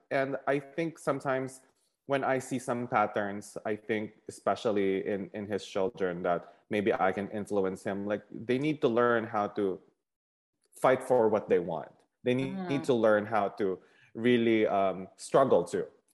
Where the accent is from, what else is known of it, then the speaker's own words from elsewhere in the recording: Philippines; I think what I learned as well growing up in the Philippines and seeing people who are above my social status in life